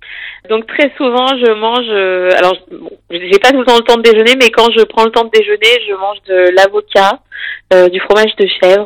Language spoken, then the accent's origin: French; Morette, Auvergne-Rhône-Alpes, France; now in Tullins, France; j'ai grandi à Morette, et Morette, c'est la limite où on dépend du Pays Vinois, mais par contre, pour tout ce qui est infrastructure, on dépend du Pays Voronnais. Donc, j'ai été au lycée à Moirans, au collège à Tulin